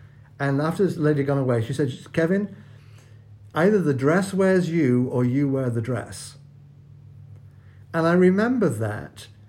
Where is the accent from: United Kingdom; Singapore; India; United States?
United Kingdom; England; I'm English.